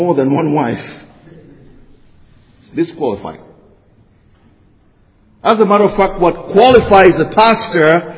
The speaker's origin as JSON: {"language": "English", "country": "Uganda", "said": "I'm from Africa. I'm from Uganda."}